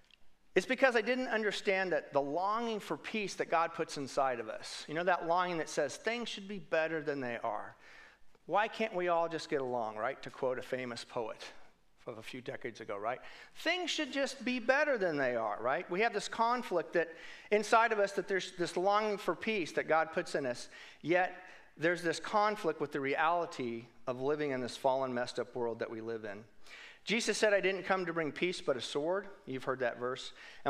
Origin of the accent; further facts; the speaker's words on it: Wichita, Kansas, United States; I'm from Wichita, grew up there. My dad worked there forever.